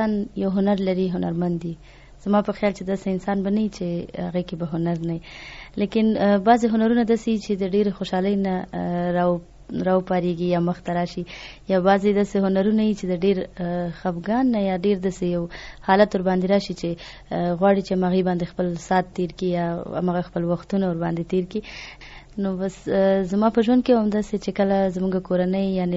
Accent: Nangarhar, Afghanistan; موږ د ننګرهار څخه تعلق لرو

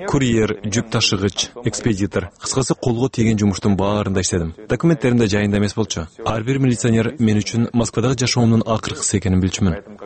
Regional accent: Türkmenabat, Lebap Region, Turkmenistan; also born or lived in Bishkek / Uzbekistan / Tashkent; now in Moscow, Russia; Мен Бишкекте төрөлгөм. Балачагымдын көп бөлүгү Туркменистанда, Чарджоуда өттү. Өспүрүм курамында Өзбекстанда жашадык. Мектепти Быстровкадан бүтүрдүм. Студенттик жылдарым Ташкентте өттү.

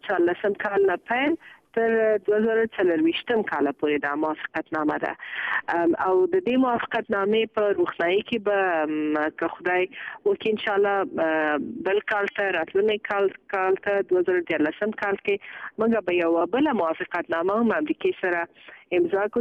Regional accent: Afghanistan; بر ما به عنوان یک افغان

